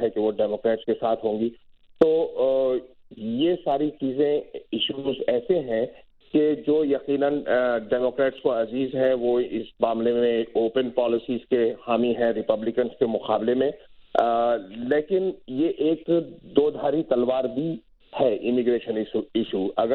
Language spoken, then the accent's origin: Urdu; New York, United States; کیونکہ میرا تعلق نیو یارک سے ہے